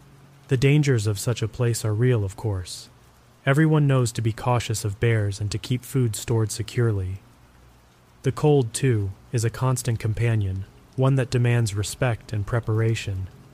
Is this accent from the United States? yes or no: yes; Anchorage, Alaska, United States; Anchorage, my hometown, is the perfect example.